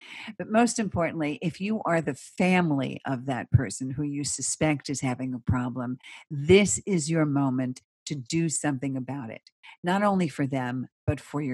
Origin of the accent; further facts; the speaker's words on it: Bronx, New York, United States; I'm a born and raised Bronx girl. I lived there for 30 years